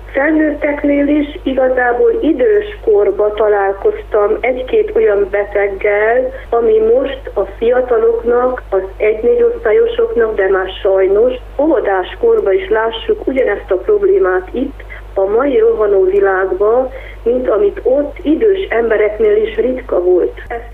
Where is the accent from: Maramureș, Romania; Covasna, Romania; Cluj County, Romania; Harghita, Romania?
Harghita, Romania; Zetea; én Székely udvarhelyen születtem, Zetelak a községbe, tehát Hargita megyéről van szó, Hargita megyében nőttem föl, és a szüleim is, és mindkét nagyszülők gazdálkodással foglalkoztak.